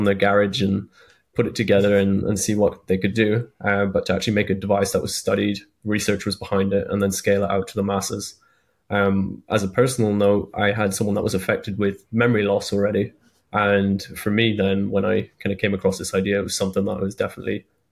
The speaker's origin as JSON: {"language": "English", "country": "Ireland", "said": "I'm actually Irish, and the other co-founder of the company is German."}